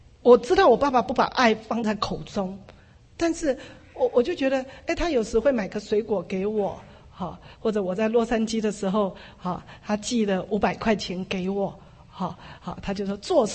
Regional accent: China; 那所以我们中国人大部分每个家庭都是这样，很少被称赞或什么。

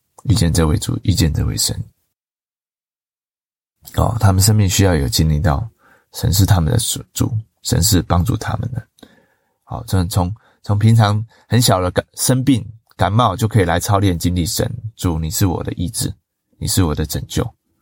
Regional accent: China; 以前战乱啊，以前动乱啊的日子，我们中国人都已经走过来了。

